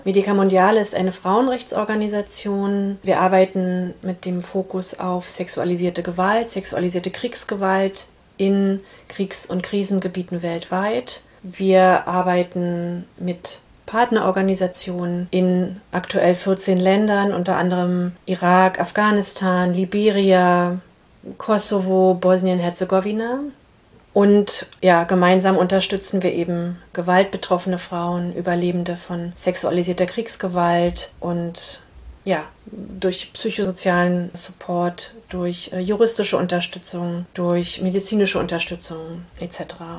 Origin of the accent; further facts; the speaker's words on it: Berlin, Germany; born there; Ich bin in Ost-Berlin geboren, 1980.